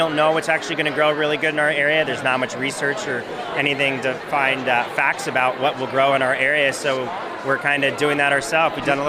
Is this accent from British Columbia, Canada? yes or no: yes; Oliver, British Columbia, Canada; We are from Oliver.